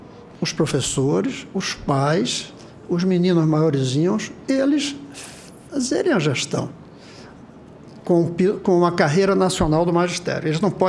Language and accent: Portuguese; Pernambuco, Brazil; Eu, com toda a arrogância pernambucana, eu não consigo pensar assim, eu sou o primeiro brasileiro.